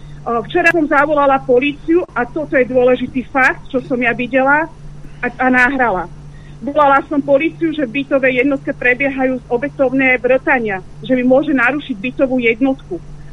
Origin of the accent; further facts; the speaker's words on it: Bratislava, Bratislava Region, Slovakia; som z Bratislavy, zo Starého Mesta.